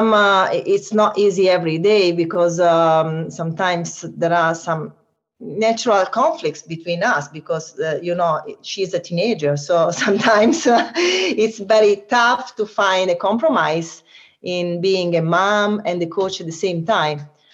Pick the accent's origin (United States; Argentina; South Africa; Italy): Italy; Rome, Lazio; English is a second language; You know, I learned skiing very late because I was born in Rome. I come from Rome, a place very far from mountains.